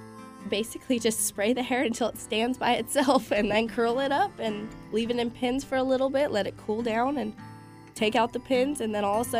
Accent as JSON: {"language": "English", "town": "Arnold", "region": "California", "country": "United States", "said": "I'm from Arnold, California."}